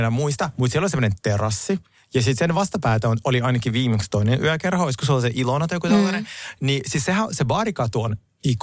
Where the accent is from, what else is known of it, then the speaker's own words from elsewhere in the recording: Kuopio, North Savo, Finland; Niin siis sä oot jostain syystä minun kotikaupungissa.